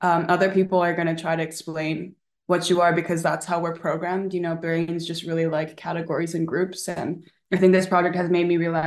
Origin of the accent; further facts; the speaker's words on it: Japan; Japan, for me, as a backdrop, was the place that I grew up.